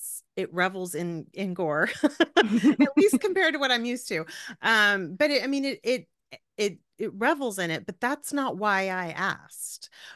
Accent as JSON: {"language": "English", "region": "Texas", "country": "United States", "tie": "born or raised there", "said": "You know, because I grew up in South Texas on the coast, and I've lived in Austin like my whole adult life."}